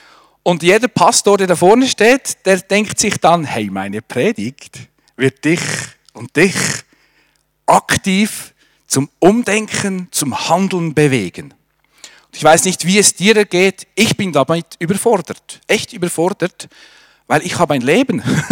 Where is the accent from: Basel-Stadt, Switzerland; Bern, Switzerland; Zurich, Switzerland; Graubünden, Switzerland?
Bern, Switzerland; Also als Berner schnell predigen.